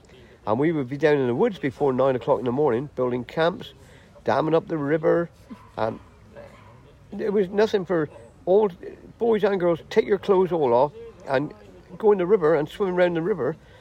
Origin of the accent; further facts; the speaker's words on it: South West England, United Kingdom; born there; I was born in Amore, a little village just north of Penzance, in 1943